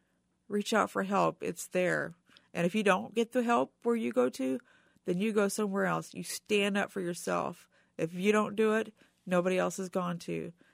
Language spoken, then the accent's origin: English; United States; I'm patriotic. I'm an American. I'm pro-troop.